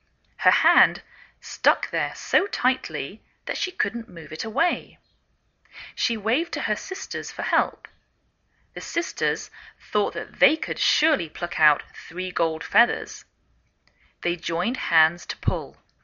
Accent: England, United Kingdom; now in United States

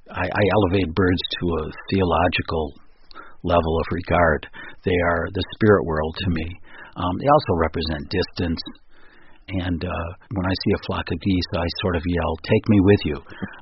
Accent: United States; I am an American.

